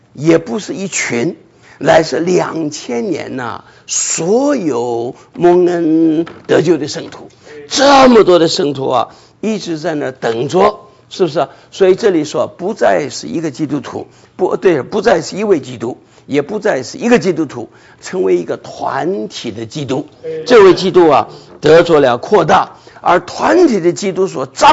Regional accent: China; moved away; 就好像这个我们从大陆来的，有一些啊经历一些很特殊的经历

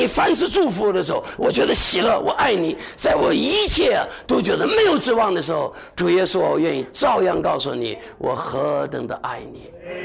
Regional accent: China; 特别我们中国人呢、啊，懂不懂？从小就想尽办法和父母啊不要出难处。

